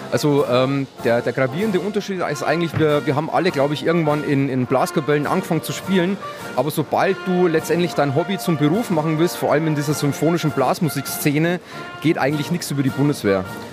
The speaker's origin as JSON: {"language": "German", "town": "Regensburg", "region": "Bavaria", "country": "Germany", "said": "Und ich meine, ich bin ja Bayer, also ich bin ja Oberpfälzer, ich komme ja aus Regensburger Ecke, ne."}